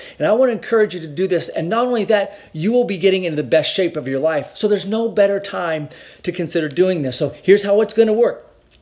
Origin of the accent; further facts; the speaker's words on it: Vermont, United States; I was born and raised in the state of Vermont. Man, I love my home state.